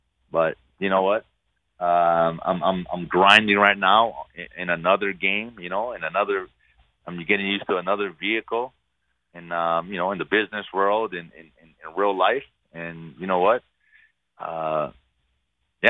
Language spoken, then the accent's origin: English; Hawaii, United States; Like, I'm from Hawaii, right? I don't like the cold, but it is what it is.